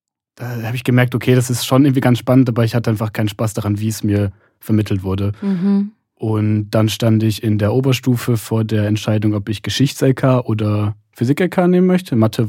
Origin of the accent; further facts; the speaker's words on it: Leverkusen, North Rhine-Westphalia, Germany; also ich komme aus Leverkusen, Köln ist ein bisschen weiter weg.